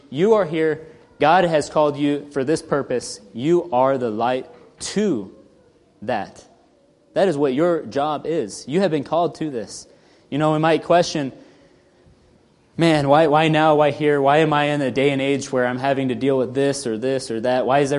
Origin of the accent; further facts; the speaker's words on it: Texas, United States; when we were growing up, I grew up in Texas, and so we would drive over to Arizona occasionally.